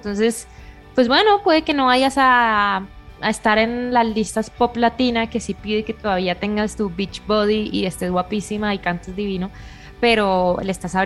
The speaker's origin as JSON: {"language": "Spanish", "town": "Bucaramanga", "region": "Santander", "country": "Colombia", "tie": "born or raised there", "lives_now": "Mexico", "said": "Yo salí muy poco de Bucaramanga hasta que no tuve 16 años, que conocí, no, fue más pequeña, como a los 14, que ya fui a Estados Unidos."}